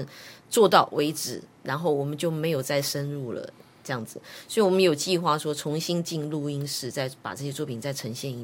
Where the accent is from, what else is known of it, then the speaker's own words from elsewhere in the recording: Taiwan; born there; 我生在台湾，可是我真的台语很烂，我还花钱去学习